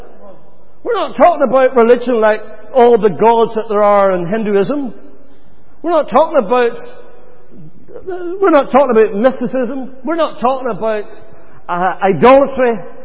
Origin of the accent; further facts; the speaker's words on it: Northern Ireland, United Kingdom; accent: Irish; See, I've got a mummy. A wee mummy. Back in Northern Ireland, I love my wee mummy.